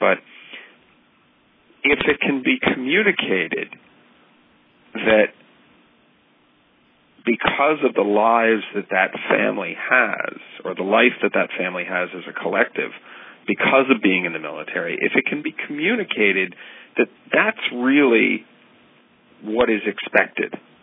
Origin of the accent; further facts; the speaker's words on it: Providence, Rhode Island, United States; And I grew up in Providence, Rhode Island, back at the time when Providence, Rhode Island was really just a mob-run, economically devastated dump.